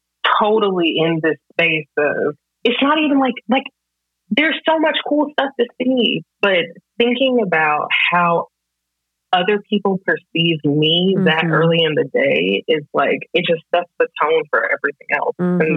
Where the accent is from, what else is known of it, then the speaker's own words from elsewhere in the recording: Greensboro, North Carolina, United States; it's like these people don't know that I'm from Greensboro.